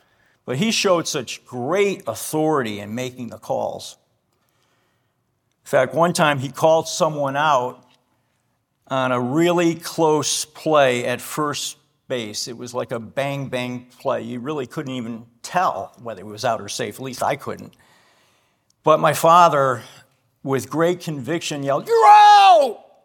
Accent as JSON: {"language": "English", "town": "Hartford", "region": "Connecticut", "country": "United States", "tie": "born or raised there", "said": "So when I was a boy growing up in Hartford, Connecticut, I often accompanied my father to baseball games."}